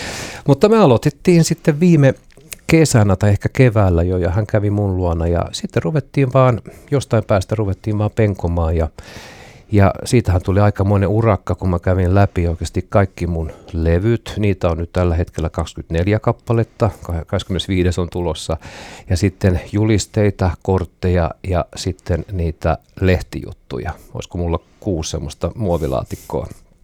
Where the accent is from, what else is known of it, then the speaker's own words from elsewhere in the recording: Alaveteli, Ostrobothnia, Finland; born there; kun mä synnyin Alavetelissä